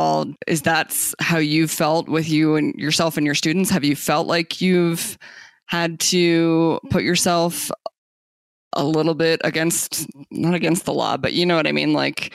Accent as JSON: {"language": "English", "town": "Tucson", "region": "Arizona", "country": "United States", "tie": "born or raised there", "said": "when I was growing up in Tucson, the Border Patrol was not, it wasn't that noticeable when I was a kid."}